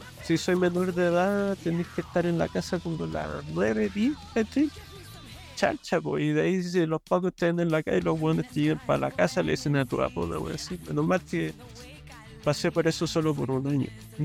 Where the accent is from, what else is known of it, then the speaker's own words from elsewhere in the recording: Viña del Mar, Valparaíso, Chile; Ahora, yo, por ejemplo, yo soy de Viña, ¿cachai? Estoy súper cercano al agua